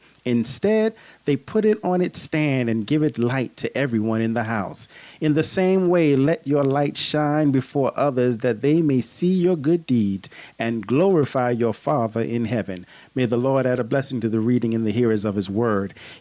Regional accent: New York City, New York, United States; As a young man growing up in the East New York, Brownsville section of Brooklyn, New York, in Lewis H. Pinkhouse's

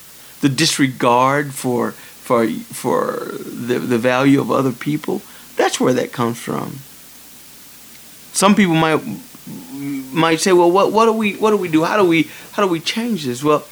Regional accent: United States; it just makes me so appreciate being an American, and so appreciate the graces that God has blessed me with in this country.

